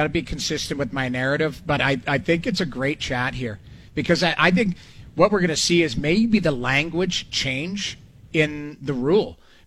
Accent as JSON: {"language": "English", "town": "Edmonton", "region": "Alberta", "country": "Canada", "tie": "born or raised there", "said": "I grew up in Edmonton. I played junior in Lethbridge, which is south of Calgary, and then I ended up playing for the Flames."}